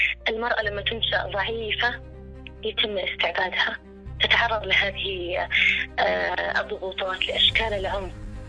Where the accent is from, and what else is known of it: Yemen